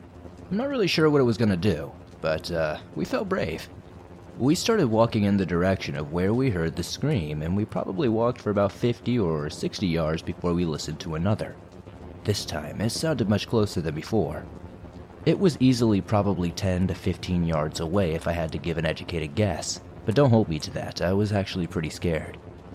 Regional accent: Rocky Mountains, United States; Growing up in the Rocky Mountains and graduating from a college in western Montana, I was not a stranger to hiking or camping in the slightest.

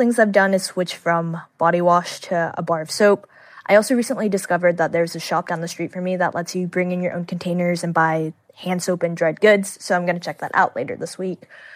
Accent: Houston, Texas, United States; The group is based in my hometown, Houston, Texas.

